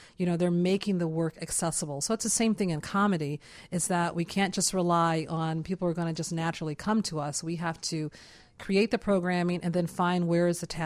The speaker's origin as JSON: {"language": "English", "town": "Detroit", "region": "Michigan", "country": "United States", "said": "because I'm from Second City, Detroit, but not coming from Chicago, I didn't know about these invisible lines that sometimes we have in neighborhoods."}